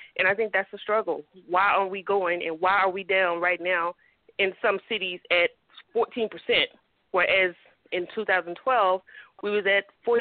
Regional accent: Dallas, Texas, United States; because I was born and raised in Dallas, Texas, where you could find a little bit more diversity

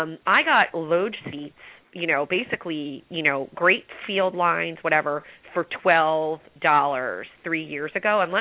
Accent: New York, United States; You know, we're both from New York. We're both Mets fans.

